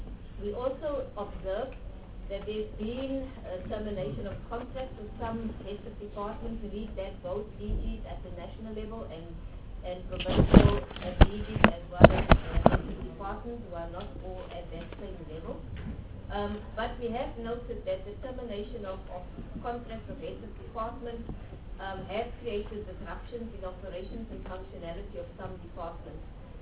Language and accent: English; Northern Cape, South Africa; I am from the Northern Cape, which is where I'm based. I'm a provincial-based commissioner.